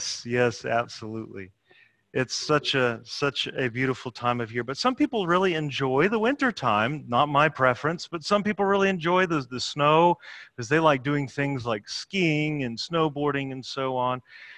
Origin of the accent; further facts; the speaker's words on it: Chattanooga, Tennessee, United States; When I was growing up in Chattanooga in my high school days